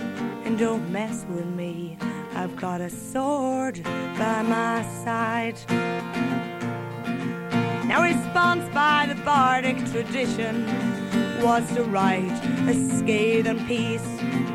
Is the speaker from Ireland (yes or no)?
yes; Dublin, Leinster, Ireland; Well, I was born and raised in Dublin, and there was five kids in our family, and I was the youngest.